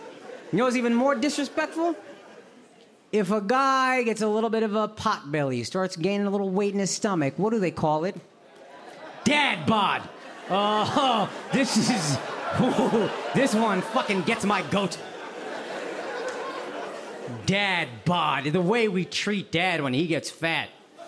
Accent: Texas, United States; Like, look, I grew up in Texas. Born and raised, I have some crazy... Yo, absolutely, absolutely. This is my home, and I have some crazy conservative friends whom I love.

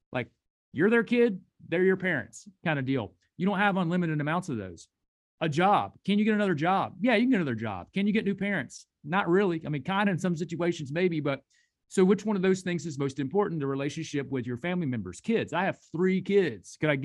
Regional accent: the South, United States; I've only been here my whole life, so I can only speak to growing up in the South and being an American and being in this culture

